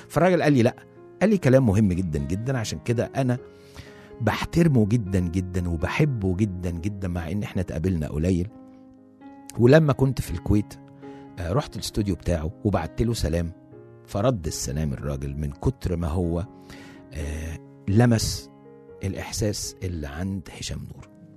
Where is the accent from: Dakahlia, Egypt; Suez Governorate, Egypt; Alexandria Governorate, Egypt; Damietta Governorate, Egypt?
Alexandria Governorate, Egypt; Alexandria; فبما ان انا اسكندراني فكان عندي اهل واصحاب ما شفتهمش من زمان